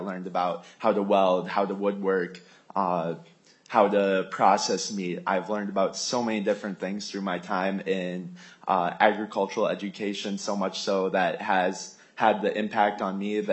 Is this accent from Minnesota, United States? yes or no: yes; Morris, Minnesota, United States; So I grew up in a rural setting. I grew up in Morris, Minnesota, and I grew up quite literally having a front row seat to the world of agriculture.